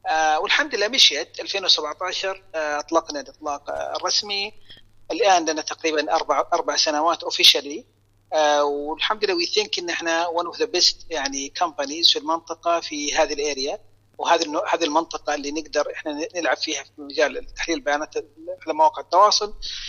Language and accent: Arabic; Saudi Arabia; في نمو رهيب عندنا في السعودية في المحتوى الصوتي عموما